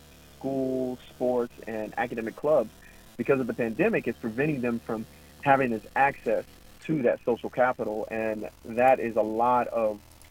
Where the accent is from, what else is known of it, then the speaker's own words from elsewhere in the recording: Columbia, South Carolina, United States; now in North Charleston, United States; I live in North Charleston, South Carolina. I'm originally from Columbia